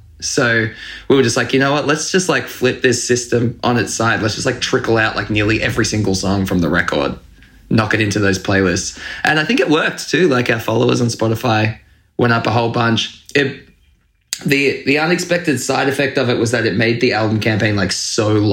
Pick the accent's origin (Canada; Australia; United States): Australia; Well, I guess like being an Australian, my first musical memories are watching … as a young child.